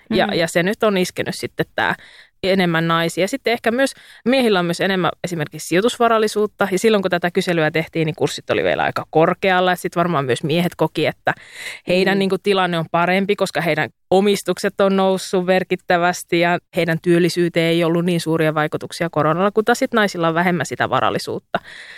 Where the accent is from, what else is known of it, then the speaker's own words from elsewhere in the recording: South Ostrobothnia, Finland; mun identiteetti on syvästi pohjalainen. Mä oon Etelä-Pohjanmaalta kotoisin